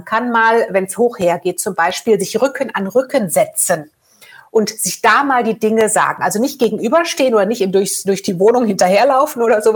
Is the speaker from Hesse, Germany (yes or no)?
no; Oberhausen, North Rhine-Westphalia, Germany; born there; ist Oberhausen im Ruhrgebiet.